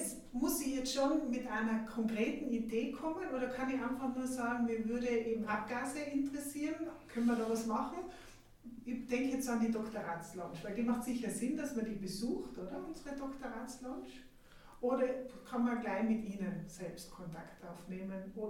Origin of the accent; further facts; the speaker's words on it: Tyrol, Austria; Ja, vor allem als Tiroler, oder? Wir haben genug Berge